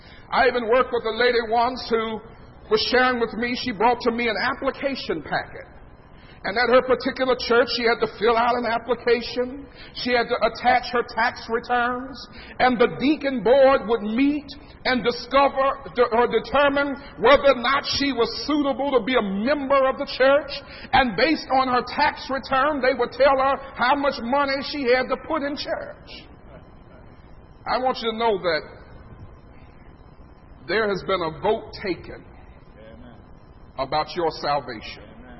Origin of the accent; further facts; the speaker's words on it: United States; Don't think that because I'm from the States, we've got it so much better.